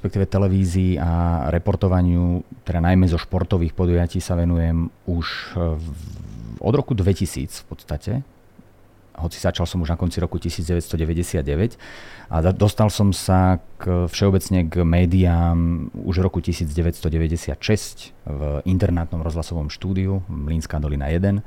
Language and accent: Slovak; Revúca, Banská Bystrica Region, Slovakia; odkiaľ pochádzam a to mesto Revúca, hoci je to teda v kopcoch slovenského Rudohoria